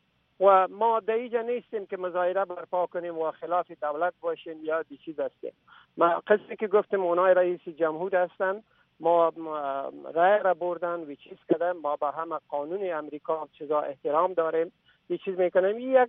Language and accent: Persian; Afghanistan; من یک افغان هستم، به ضمنش مسلمان هستم